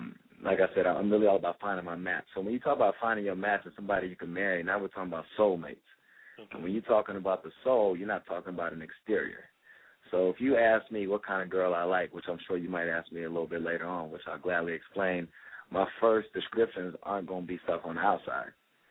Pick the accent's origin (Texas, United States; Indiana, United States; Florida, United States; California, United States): Texas, United States; Houston; Now, growing up in Houston, I got a black mom. I got a black daddy.